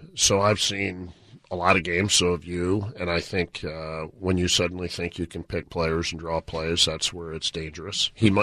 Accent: St. Louis, Missouri, United States; I grew up in St. Louis, and they said, hey, go on.

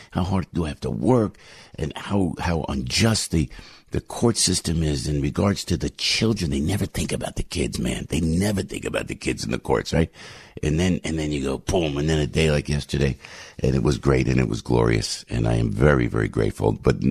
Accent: Passaic, New Jersey, United States; born there; I was born on Father's Day back when Woodrow Wilson was president. It was many years ago. I had a quiet morning in Passaic, New Jersey.

